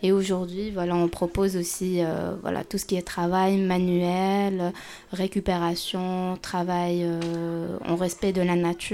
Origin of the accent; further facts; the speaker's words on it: Algeria; moved away as an adult; now in France; Je suis originaire d'Algérie. J'ai fait mes études en Algérie dans les Beaux-Arts d'Alger, dans la spécialité design aménagement. Puis par la suite, je suis venue ici en France